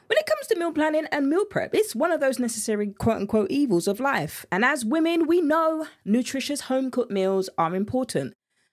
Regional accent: England, United Kingdom; accent: English; My English accent came out a lot right there.

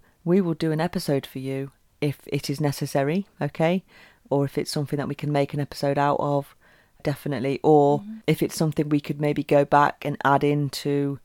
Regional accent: United Kingdom; We've actually got Buy Me a Tea, being British and all.

